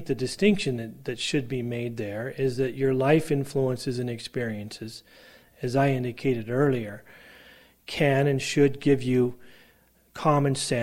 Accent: Great Falls, Montana, United States; And at some point, they migrated to Great Falls, and I was born and raised in Great Falls, and grandparents remained in Malta

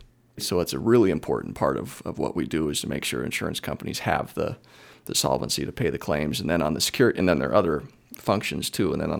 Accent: Anaconda, Montana, United States; I born and raised in Anaconda, fourth generation Montanan, graduated from the University of Montana

